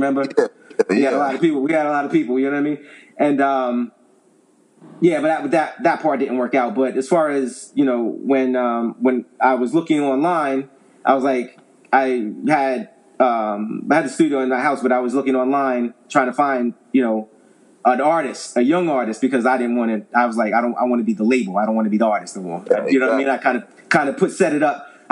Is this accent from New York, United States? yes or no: yes; New York, United States; moved away as an adult; I'm from New York. I had a record label in New York, you know what I mean? And when I moved down here, I continued to do music.